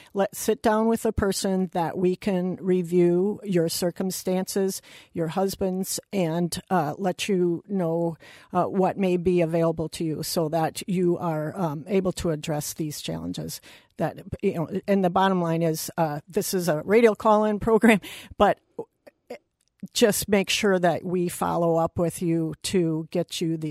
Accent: Wisconsin, United States; I grew up in Wisconsin and I chose to come back to Wisconsin.

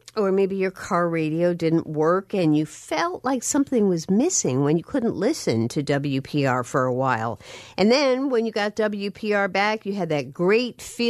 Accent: Chicago, Illinois, United States; I grew up in Chicago, and I must tell you, every time there was a field trip to the planetarium, I was ecstatic

